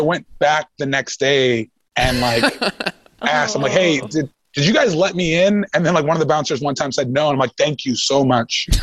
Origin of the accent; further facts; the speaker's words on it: Canada; The UK and to say they hate me because I'm Canadian.